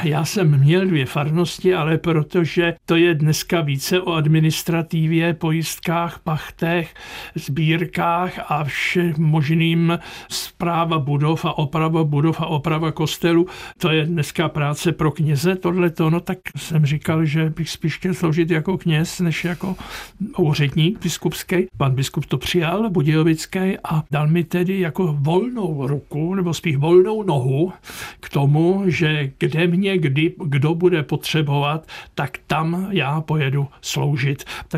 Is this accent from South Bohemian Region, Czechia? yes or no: yes; South Bohemian Region, Czechia; já jsem z Českobudějovického revíru